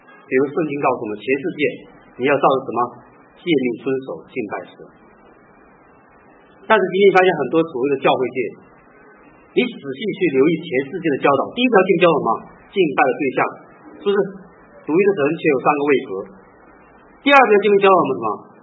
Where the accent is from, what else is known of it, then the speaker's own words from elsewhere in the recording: Northeast China, China; 像我们东北人说嗑瓜子，